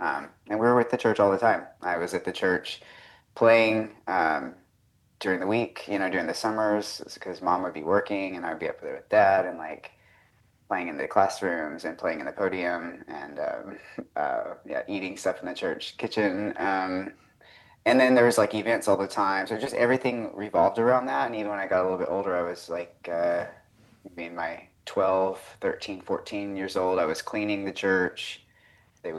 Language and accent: English; Southern United States, United States; Yeah, well, so I grew up in the South and all over the South. So my dad is a minister in the Church of Christ, and we traveled around a lot. Like I was in a town maybe 2 or 3 years at a time.